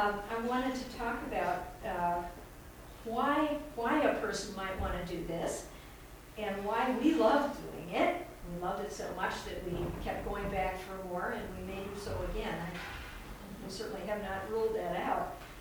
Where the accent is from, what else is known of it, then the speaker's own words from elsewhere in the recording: United States; Growing up in America, we're very hesitant about the idea of I mustn't impose my beliefs on anybody else